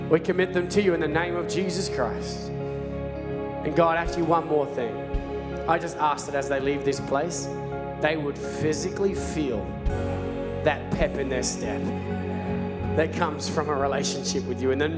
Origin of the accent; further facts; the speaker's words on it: Australia; Sorry, I'm Australian and we're absolute coffee snobs, all right?